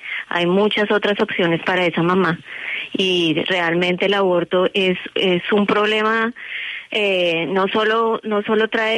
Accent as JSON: {"language": "Spanish", "country": "Colombia", "said": "De Colombia."}